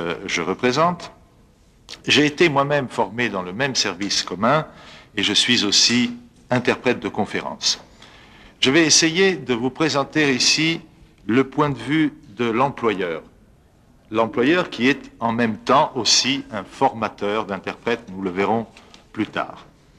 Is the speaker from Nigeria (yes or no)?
no; Italy; French is a second language; je suis italien